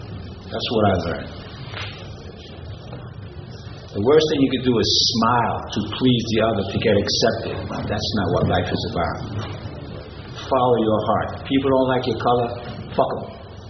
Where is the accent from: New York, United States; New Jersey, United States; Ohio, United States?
New York, United States; New York City; I grew up in New York City, multiracial section